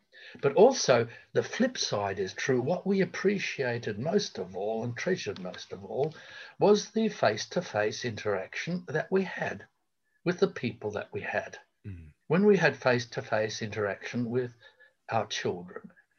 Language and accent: English; Australia; But I'm also coming from Australia